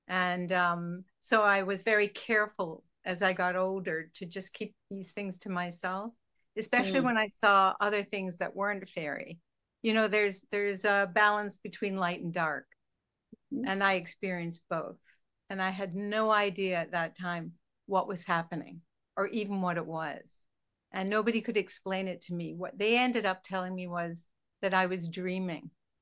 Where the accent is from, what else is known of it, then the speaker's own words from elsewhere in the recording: Glasgow, Scotland, United Kingdom; I'm Scottish. I grew up in Glasgow, outside of Glasgow, in the country, more or less.